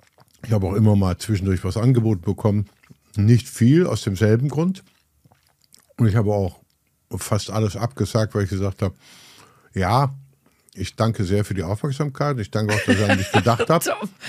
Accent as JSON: {"language": "German", "town": "Cologne", "region": "North Rhine-Westphalia", "country": "Germany", "tie": "born or raised there", "said": "ich bin ja in Köln geboren. Mein Vater ist in Köln geboren. Mein Großvater war, der war noch Dame Eberplatz in der Gegend. Und ich hänge, ich bin richtiger Kölner."}